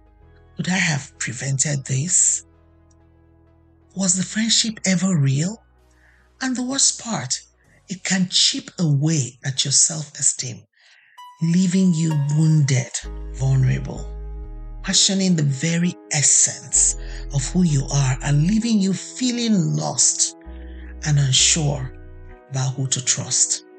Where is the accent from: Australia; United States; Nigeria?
Nigeria; And as a Nigerian, when the new year comes, we always want to say Happy New Year.